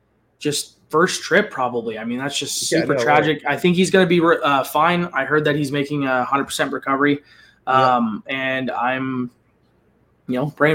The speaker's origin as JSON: {"language": "English", "region": "California", "country": "United States", "said": "we're both from the Bay Area, same town."}